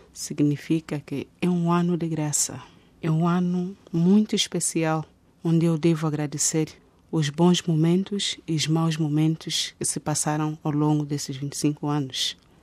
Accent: Mbanza Congo, Zaire, Angola; now in Cafunfo, Angola; Sou do Mbanza Congo.

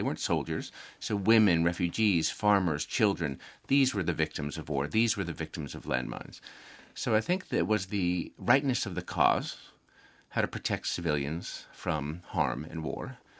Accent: Massachusetts, United States; I was an Irish Catholic boy in the United States, and I grew up outside Boston.

